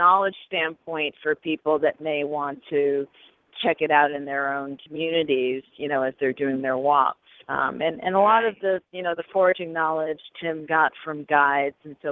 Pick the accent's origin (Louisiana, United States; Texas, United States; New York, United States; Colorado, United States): New York, United States; And I'm a New Yorker, so I'm walking the same walk that you are.